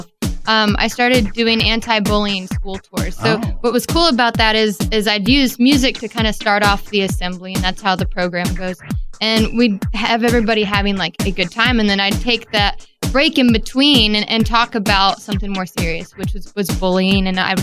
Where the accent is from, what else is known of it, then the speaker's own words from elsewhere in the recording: Virginia Beach, Virginia, United States; That one, I grew up around Virginia Beach area and going on vacation in the Carolinas on the East Coast.